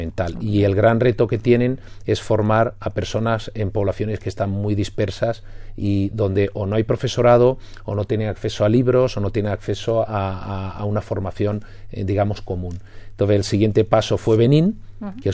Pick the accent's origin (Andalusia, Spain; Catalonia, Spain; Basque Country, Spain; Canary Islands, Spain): Canary Islands, Spain; soy de Canarias, luego soy medio africano, pero, o africano geográficamente